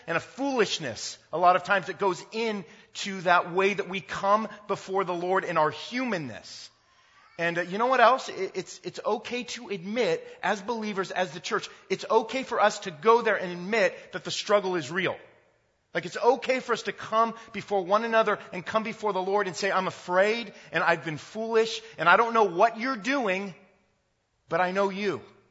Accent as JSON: {"language": "English", "region": "California", "country": "United States", "tie": "born or raised there", "moved": "as an adult", "lives_now": "Ashland, United States", "said": "I'm from Ashland, Ohio. A little of my background is that God moved me, a native Californian, a California kid, all the way to, smallish, mid-sized town, Ohio, over 6 years ago."}